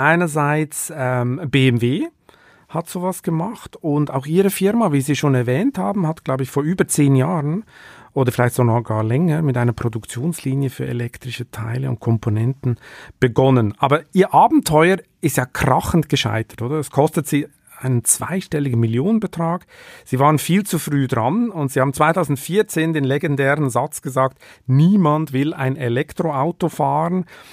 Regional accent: Switzerland; Mich erinnert das total an meine Heimat, an das Schicksal der Schweizer Banken, oder?

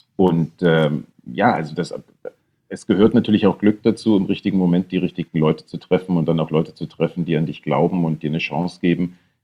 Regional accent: East Germany, Germany; Ich bin ja in der DDR aufgewachsen und habe das immer, war immer sehr stark in dem Bewusstsein, dass wir aus dem Land nicht rausgekommen sind und nicht reisen durften, wo wir hin wollten.

